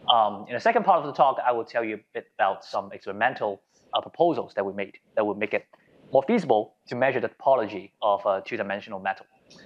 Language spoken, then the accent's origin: English; Hong Kong; English is a second language; now in United States; I'm from Hong Kong. I did my undergraduate at HKUST from the same place as Chong. And then I move on to Penn and do my graduate study.